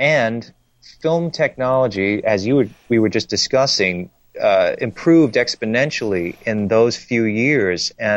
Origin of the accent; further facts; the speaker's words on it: Long Island, New York, United States; He knew I was from Long Island